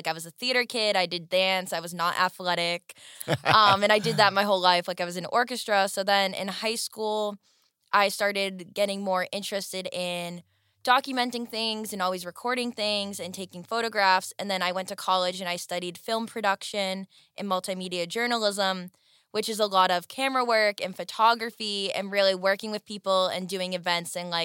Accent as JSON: {"language": "English", "region": "New England", "country": "United States", "tie": "born or raised there", "lives_now": "Nashville, United States", "said": "Like, I went to school and I was born and raised in New England."}